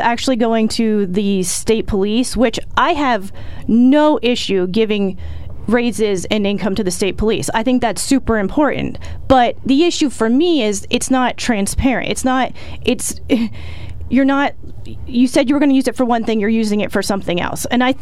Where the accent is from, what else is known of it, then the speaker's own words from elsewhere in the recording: Selinsgrove, Pennsylvania, United States; But yeah, I'm born and raised in Selins Grove. I graduated from Selins Grove High School.